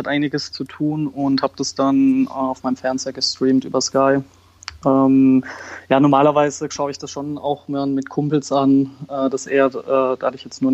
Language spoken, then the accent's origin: German; Karlsruhe, Baden-Württemberg, Germany; born there; Also ich bin in Karlsruhe geboren